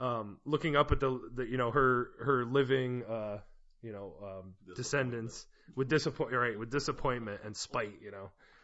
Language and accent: English; Ireland; I'm Irish, but I don't speak Gaelic or Irish, so please don't leave me angry comments, especially not in Irish, because I won't know what you're saying.